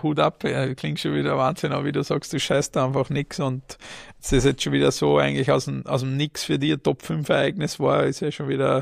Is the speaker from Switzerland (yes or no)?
no; Austria; Ich sage, ja, bei uns in Österreich ist es nicht anders.